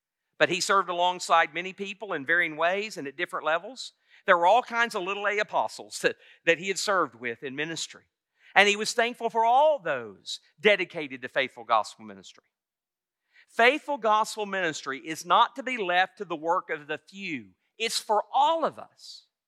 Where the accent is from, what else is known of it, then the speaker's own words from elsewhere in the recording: Tennessee, United States; I have more in common with them than people that might be from my hometown back in Tennessee